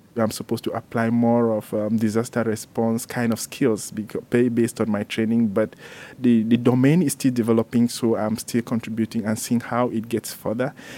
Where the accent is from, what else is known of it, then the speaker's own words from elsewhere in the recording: Cameroon; I'm from Cameroon